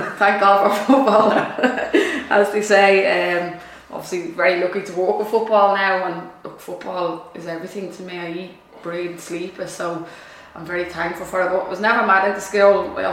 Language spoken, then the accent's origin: English; Dublin, County Dublin, Ireland; I grew up in Dolphins Barn in Dublin A, in the flats.